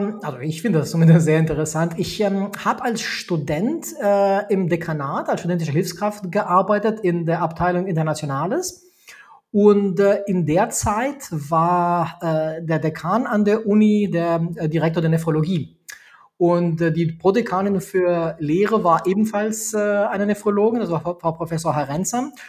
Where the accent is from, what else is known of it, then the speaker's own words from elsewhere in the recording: Albania; German is a second language; moved away as an adult; now in Hamburg, Germany; Also ich komme ursprünglich aus Albanien, habe dort auch Abitur gemacht, bin dann nach Deutschland zum Medizinstudium gekommen, bin dann auch direkt nach Hamburg gekommen, habe dann in Hamburg studiert und ja, dann bin ich halt in Hamburg geblieben.